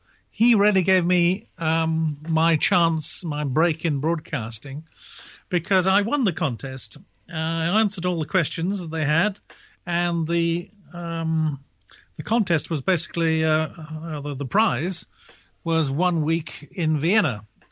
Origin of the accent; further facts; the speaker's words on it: Norwich, East of England, United Kingdom; also born or lived in Hertford; I moved with my parents from Hertford to Norwich, and went to school in Norwich and went to university in Durham.